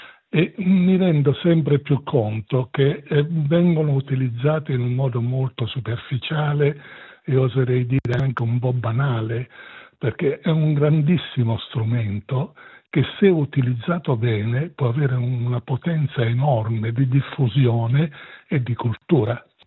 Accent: Naples, Campania, Italy; accent: Neapolitan; now in Switzerland; come si sentirà dal mio accento, io sono un napoletano e anche se sono da 63 anni in Svizzera, il mio accento credo che resti e che tradisca la mia origine.

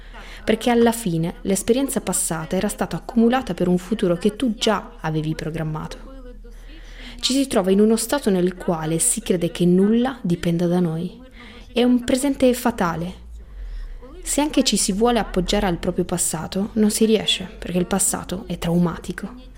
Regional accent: Kyiv, Ukraine; Italian is a second language; moved away as an adult; Sono di Kiev. Ho resistito circa un mese dall'inizio della guerra, poi non ce l'ho più fatta e ho preso i bambini e me ne sono andata via.

